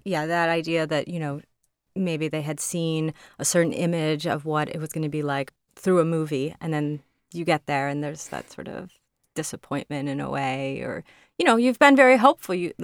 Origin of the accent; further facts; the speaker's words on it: United States; I was born in the United States and I feel American, but it's interesting.